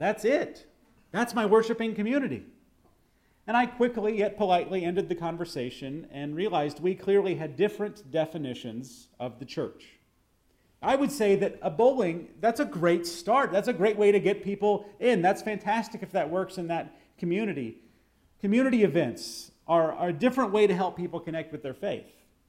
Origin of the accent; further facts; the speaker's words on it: Austin, Texas, United States; born there; I was born in Austin, Texas.